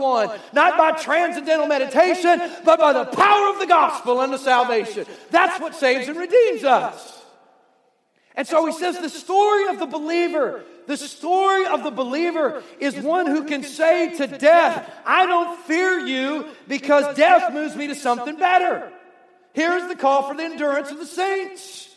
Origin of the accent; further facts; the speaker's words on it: Hampton, Virginia, United States; But I grew up in Hampton, Virginia